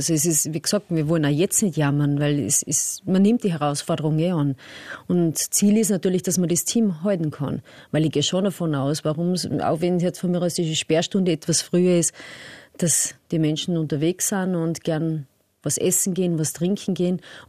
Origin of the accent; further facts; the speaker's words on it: Abtenau, Salzburg, Austria; Also ich habe schon zu dorthin, wo ich aufgewachsen bin.